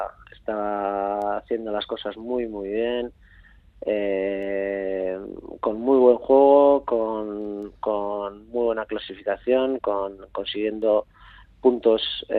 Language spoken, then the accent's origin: Spanish; San Sebastián, Basque Country, Spain; Yo soy donostiarra, de Donosti. Además, me siento muy donostiarra, muy orgulloso de ser de Donosti.